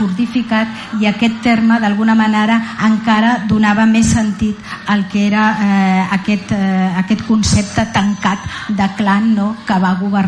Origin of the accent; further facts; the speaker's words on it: Catalonia, Spain; jo soc originària del Priorat